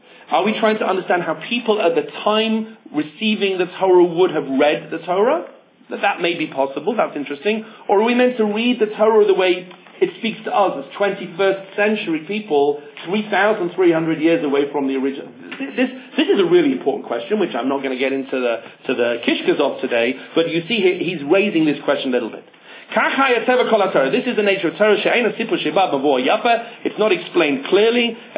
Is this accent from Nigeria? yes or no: no; England, United Kingdom; I'm English anyway. What do I know? Nothing. We have our own political issues in England.